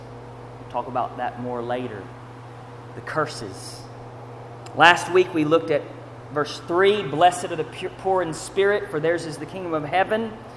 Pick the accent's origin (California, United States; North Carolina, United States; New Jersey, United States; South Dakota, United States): North Carolina, United States; Charlotte; who is near my hometown in Charlotte